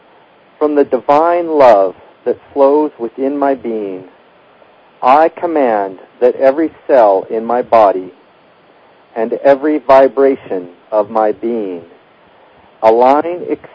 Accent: Berkeley, California, United States; moved away as an adult; also born or lived in Walnut Creek, United States; Well, I was born in 1963 in Walnut Creek, California. That's in the Bay Area near San Francisco. I grew up in Berkeley, California, and had a good childhood. Came up to Oregon to go to Oregon State University

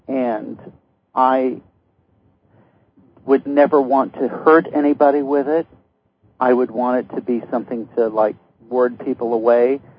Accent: Austin, Texas, United States; from Austin.

